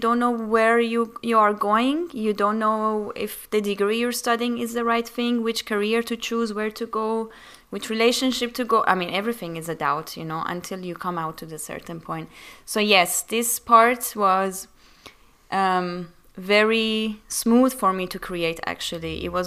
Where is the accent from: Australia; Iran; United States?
Iran; moved away as an adult; now in United Kingdom; So I'm born and raised in Iran, and I moved when I was 18 to UK to study for university.